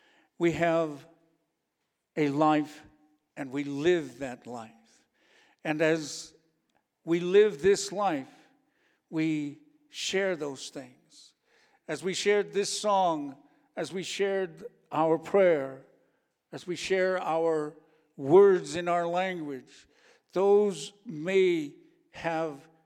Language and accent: English; South Dakota, United States; I come from the Yankton Reservation. I am the leader of that tribe, the chairman.